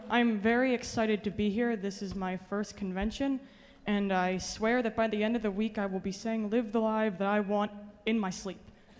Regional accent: Cherry Hill, New Jersey, United States; So I recently graduated from Camden Catholic High School in my hometown, Cherry Hill.

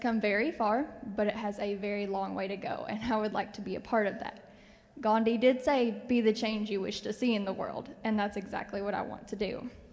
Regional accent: Dayton, Tennessee, United States; I am from Dayton, Tennessee.

